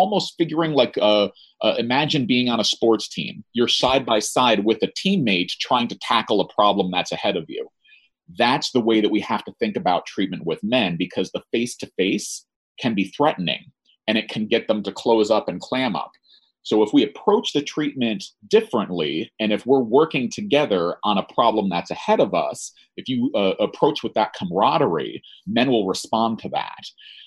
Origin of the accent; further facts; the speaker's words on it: New Jersey, United States; and again, I'm from New Jersey, it's about going to the Jersey Shore after the dance